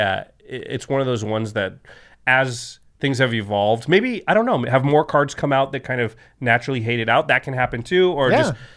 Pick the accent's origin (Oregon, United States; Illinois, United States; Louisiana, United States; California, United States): Oregon, United States; Portland; Well, next time, especially since I'm from Portland, but I was just there.